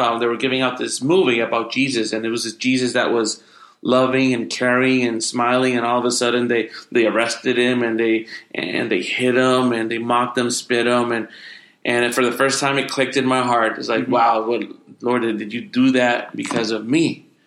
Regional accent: Puerto Rico; we were both born and raised in Puerto Rico. Kind of like a rough upbringing for me

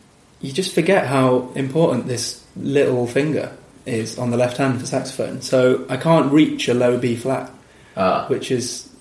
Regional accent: Manchester, North West England, United Kingdom; I'm from Manchester, which is how we know each other, right?

